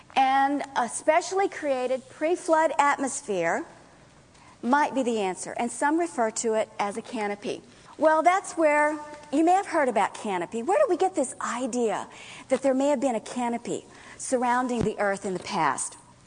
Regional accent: Louisiana, United States; I'm from Louisiana, and we have floodgates along the Mississippi River to keep it from flowing away from Baton Rouge and New Orleans and going down into central Louisiana.

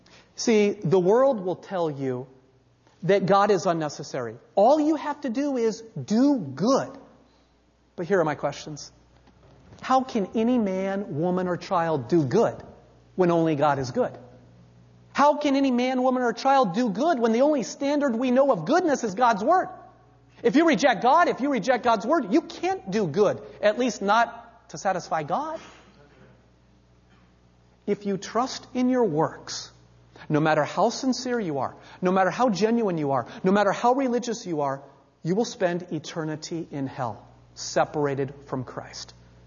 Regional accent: Bremerton, Washington, United States; I grew up in Bremerton. I have made this trip countless times, back and forth across the Narrows Bridge.

